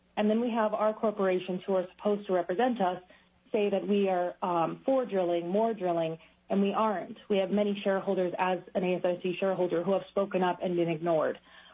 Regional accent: Utqiagvik, Alaska, United States; born there; I was born in Utqiagvik, formerly known as Barrow.

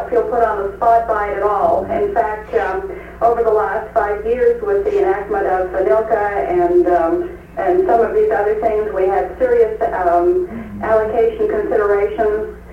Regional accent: Fairbanks, Alaska, United States; I am from Fairbanks, and I've been in Alaska since 1959.

